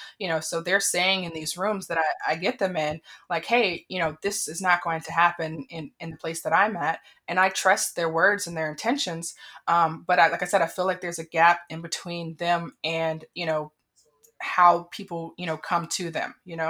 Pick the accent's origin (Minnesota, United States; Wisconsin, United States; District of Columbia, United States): District of Columbia, United States; Washington; You know, I am from Washington, D.C. So I went to D.C. public school.